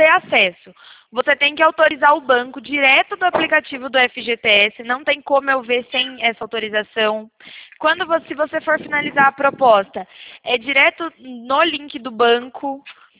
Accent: São Paulo, Brazil; a gente é do interior de São Paulo.

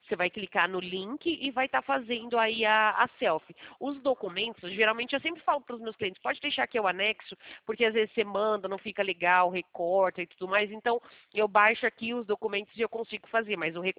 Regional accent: Americana, São Paulo, Brazil; Então, Aqui é Americana, sou da cidade de Americana.

